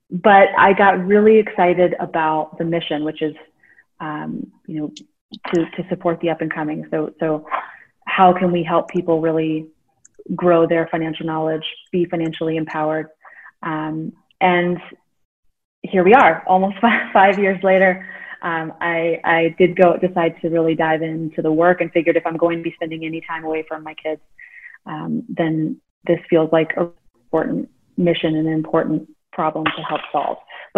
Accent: North Carolina, United States; So I'm originally from North Carolina. So super excited to be on this one. And I've kind of lived all over the place since then.

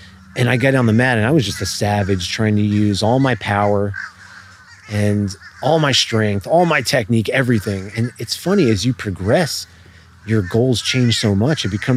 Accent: Miami, Florida, United States; growing up in Miami, it was tough.

